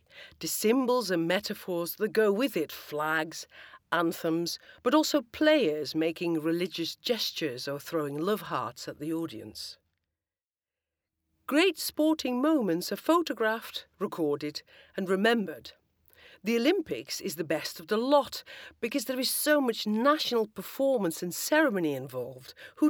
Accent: Netherlands; English is a second language; moved away as an adult; now in Sheffield, United Kingdom; I'm an immigrant. I was born and bred in the Netherlands.

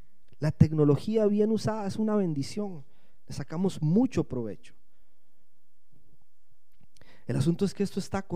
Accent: Costa Rica; cuando oye nuestro acento, es: ¿de dónde son y qué están haciendo acá? Entonces ya le contamos que somos de Costa Rica, que estamos acá haciendo esto

